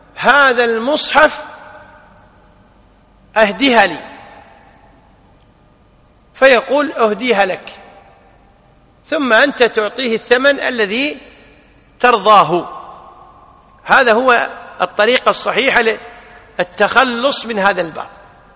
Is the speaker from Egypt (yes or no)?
no; Kuwait; عندنا في الكويت الحمد لله هناك مؤسسة خاصة هيئتها الدولة للعناية بخدمة القرآن والسنة